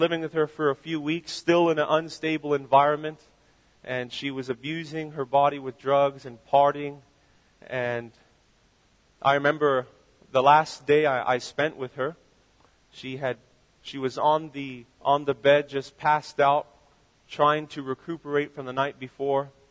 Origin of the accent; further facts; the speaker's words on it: San Jose, California, United States; born there; And I was born in San Jose, California. And that's where I began my journey.